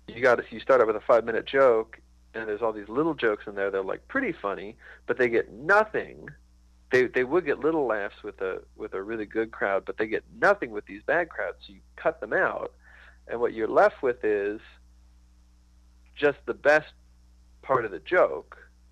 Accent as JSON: {"language": "English", "town": "Bethlehem", "region": "Pennsylvania", "country": "United States", "tie": "born or raised there", "also_born_or_lived": "Kleckner'sville", "said": "I was born in Bethlehem, Pennsylvania, which is a little town."}